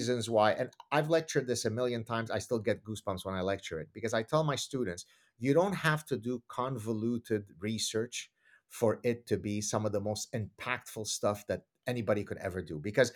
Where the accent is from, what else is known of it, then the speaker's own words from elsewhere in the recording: Canada; I'm Canadian. I truly don't have a dog in this fight.